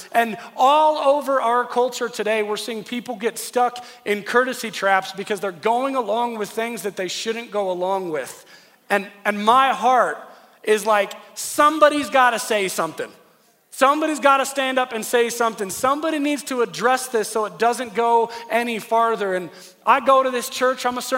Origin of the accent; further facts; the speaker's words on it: Colorado, United States; I am from Colorado. Born and raised here.